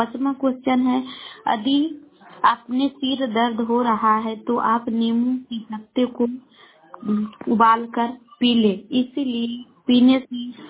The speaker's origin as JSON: {"language": "Hindi", "region": "Bihar", "country": "India", "lives_now": "Sheikhpura, India", "said": "मैं गोवा से शेखपुरा से बोल रही हूँ। मैं पटना जिला के रहने वाली हूँ।"}